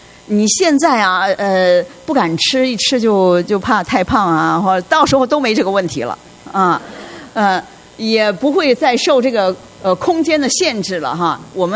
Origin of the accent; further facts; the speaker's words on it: China; 我们中国人讲什么事不过三嘛哈